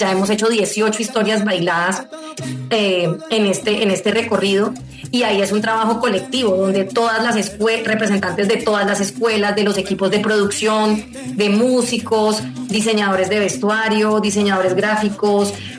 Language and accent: Spanish; Cali, Valle del Cauca, Colombia; lo que somos como caleños, vallecaucanos y colombianos